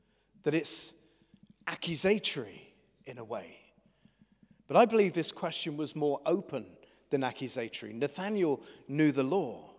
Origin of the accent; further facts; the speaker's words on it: West Howe, South West England, United Kingdom; I'm from West Howe.